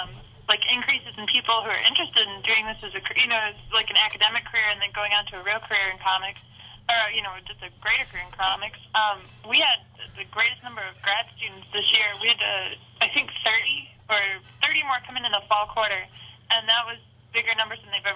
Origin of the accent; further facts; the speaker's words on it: Dearborn, Michigan, United States; I'm from Dearborn, Michigan.